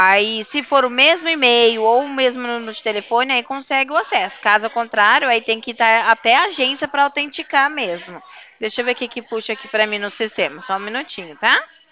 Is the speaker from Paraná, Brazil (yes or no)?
yes; Cornélio Procópio, Paraná, Brazil; Eu sou aqui de Cornélio, o senhor sabe Cornélio aqui, pertinho de Londrina?